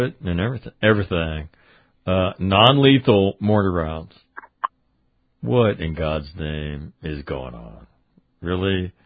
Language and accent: English; California, United States; And look, I was born and raised in California.